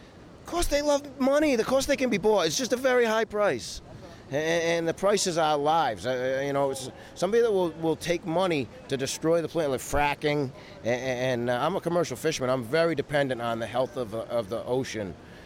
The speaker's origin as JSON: {"language": "English", "region": "Rhode Island", "country": "United States", "said": "And I'm from Rhode Island, so Vermont's not too far away."}